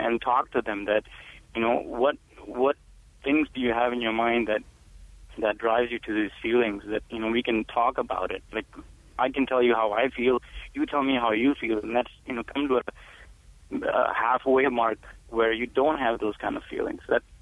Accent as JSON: {"language": "English", "country": "Pakistan", "said": "I'm Muslim, and I'm from Pakistan."}